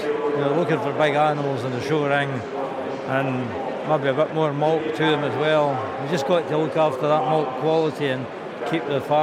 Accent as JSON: {"language": "English", "town": "Campbeltown", "region": "Scotland", "country": "United Kingdom", "said": "from Campbelltown."}